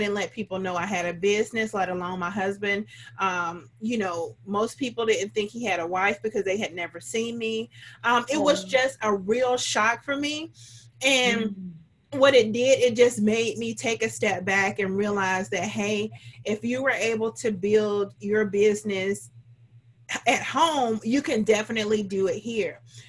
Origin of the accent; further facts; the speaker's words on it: Georgia, United States; now in New Hampshire, United States; So the biggest thing, I guess for me, the surprise was when I moved from Georgia to New Hampshire, mm-hmm. where I had, Georgia's home for me. So that's where I was most comfortable.